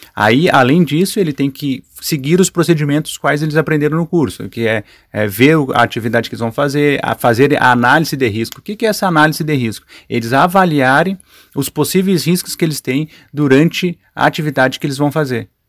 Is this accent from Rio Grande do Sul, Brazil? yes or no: yes; Caçapava, Rio Grande do Sul, Brazil; now in Santa Maria, Brazil; Eu sou natural de Caçapava.